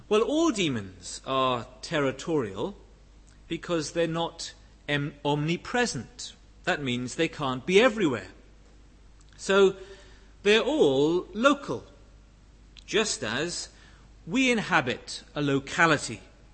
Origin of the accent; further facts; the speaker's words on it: Wales, United Kingdom; So although I'm from South Wales, in some respects my gifting means I'm better at doing ministry in North Harts than I was in Bridgend.